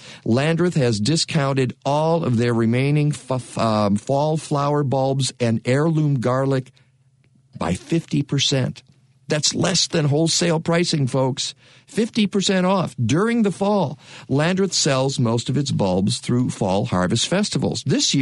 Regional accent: Michigan, United States; Well, you know, I'm from Michigan, so it got hammered into my head growing up.

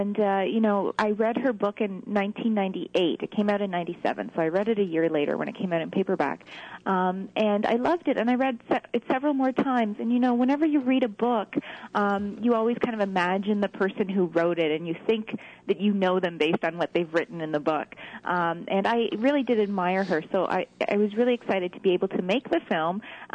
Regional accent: Canada; now I'm Canadian, so but we do have similar systems.

